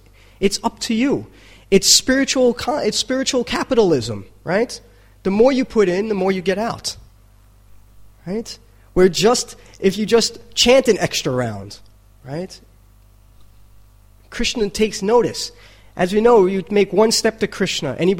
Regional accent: Brooklyn, New York, United States; coming from a little kid growing up in New York City, in Brooklyn, you know, and seeing how I am now.

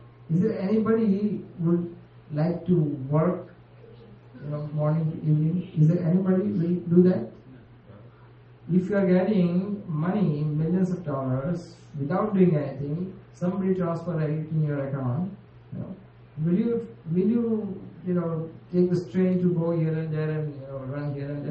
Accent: Gujarat, India; Well, I'm also coming from Gujarat.

